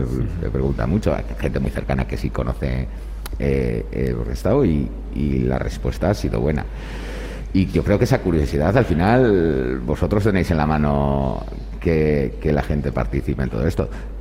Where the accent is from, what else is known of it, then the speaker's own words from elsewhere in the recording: Portugalete, Basque Country, Spain; Yo soy de aquí, soy de Portugalete, una familia totalmente normal, trabajadores